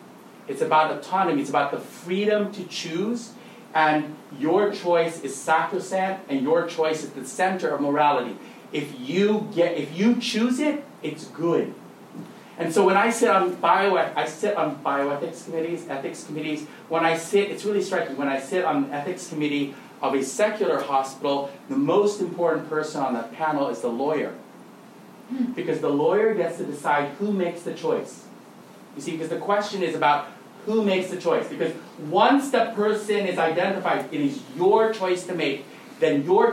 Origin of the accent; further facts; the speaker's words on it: Thailand; I grew up in Thailand, and this is something that I discovered because it's a non-Christian culture.